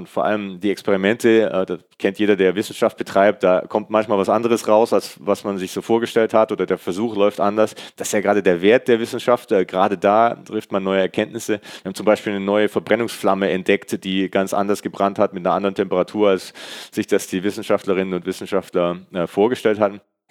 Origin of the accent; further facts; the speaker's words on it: Künzelsau, Baden-Württemberg, Germany; born or raised there